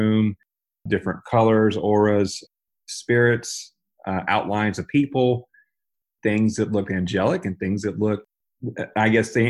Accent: the South, United States; I'm from the South. I hear stories about this

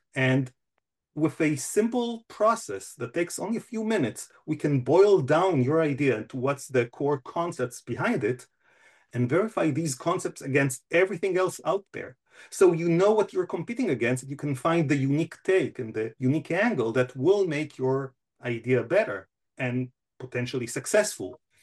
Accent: Israel; moved away as an adult; now in United States; growing up in Israel, we were told and taught to be part of the community, to always contribute, to always volunteer.

